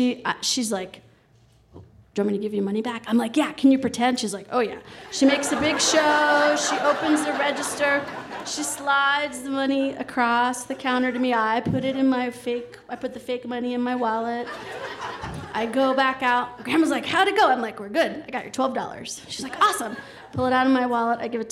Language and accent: English; New York City, New York, United States; I grew up in New York City, and I came to Colorado every summer from the time I was 6 to 16